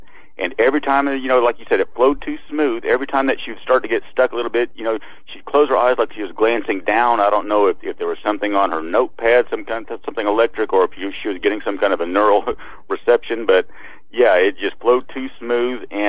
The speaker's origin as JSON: {"language": "English", "region": "Arkansas", "country": "United States", "tie": "born or raised there", "said": "But I grew up in Arkansas, and I've been watching Hillary Clinton for a lot of years."}